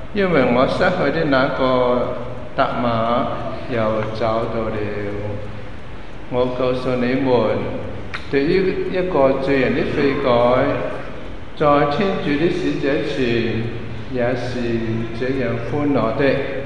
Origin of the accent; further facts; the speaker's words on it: Hong Kong; 本來我哋香港人咧，香港啲同胞啲係都係懷住一個和理非嘅態度去舉行呢啲活動嘅